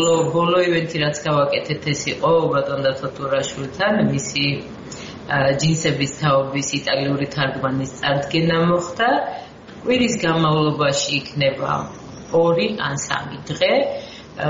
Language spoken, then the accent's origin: Georgian; Merisi, Adjara, Georgia; ანუ მე აუცილებლად დავბრუნდები მერისში. აუცილებლად. მე ყოველთვის ფიქრობდი მერისზე და არასდროს არ დამიწყებია, რომ ვალში ვარ აი იმ ადგილთან, სადაც მე გავიზარდე.